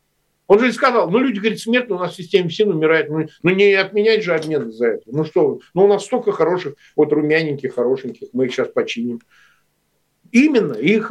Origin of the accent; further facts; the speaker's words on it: Samara, Samara Oblast, Russia; он у нас с давних лет в Самаре, откуда я родом